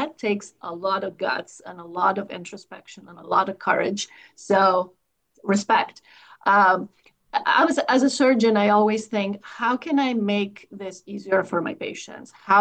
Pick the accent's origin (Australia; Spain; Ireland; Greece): Greece; But I'm a little special. I grew up in Greece. So I'm always going back to my roots